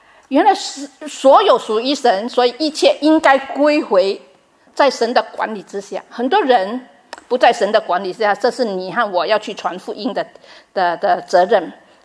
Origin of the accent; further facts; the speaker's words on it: Vietnam; Chinese is a second language; now in Australia; 因为我是越南来的嘛